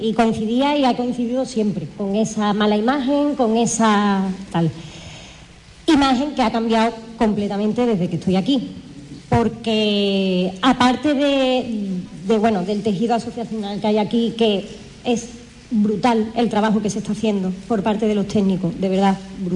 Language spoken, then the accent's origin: Spanish; Huelva, Andalusia, Spain; yo llevo muy poquito tiempo aquí. Yo llevo 2 años en este barrio y yo soy de Huerva de toda la vida